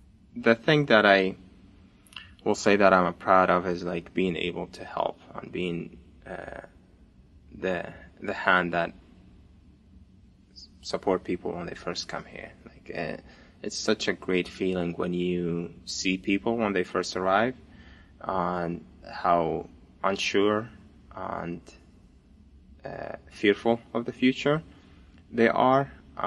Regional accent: Iraq; now in United States; I'm original from Iraq and I've been in the United States since 2010.

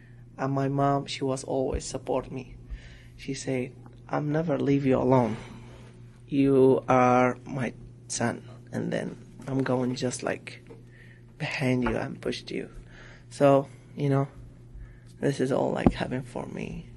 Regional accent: Baghdad, Baghdad Governorate, Iraq; English is a second language; moved away as an adult; also born or lived in Turkey; now in United States; I'm from Iraq. I born in Baghdad. So I went to Turkey before I came in the United States. And then I went to United States in November 17th, 2016. I have been here in the United States like a year and half and 6 months.

